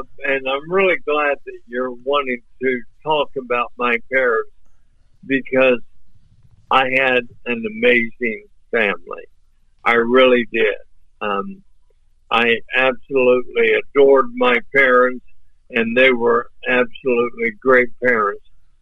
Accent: Kiowa, Kansas, United States; I grew up in Kiowa, Kansas, and it's only 6 miles from Hazleton to Kiowa, and my parents moved there to put my sister and I in Kiowa schools. I started kindergarten there

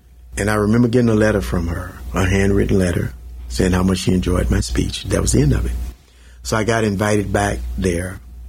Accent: Mississippi, United States; the governor's mansion at the state of Mississippi, my home state

